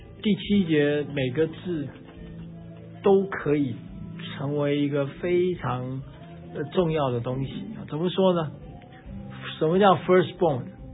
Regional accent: China; 就好像我们中国人贴春联

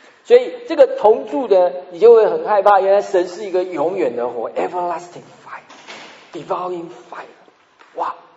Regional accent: Taiwan; 他就我们台湾话叫做皮皮臭啊

